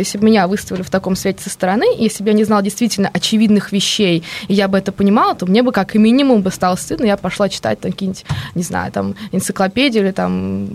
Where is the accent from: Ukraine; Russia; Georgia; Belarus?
Russia; Moscow; accent: Moscow; У меня еще московский акцент, я знаю.